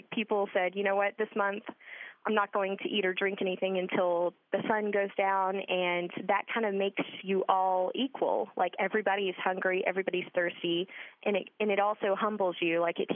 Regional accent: Dallas, Texas, United States; I am from Dallas, Texas.

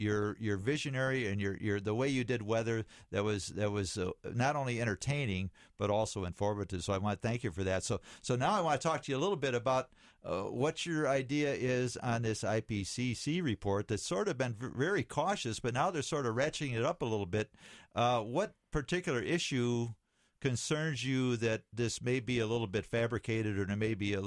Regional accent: Illinois, United States; growing up in Chicago in the Fox River Valley, you were my boyhood hero.

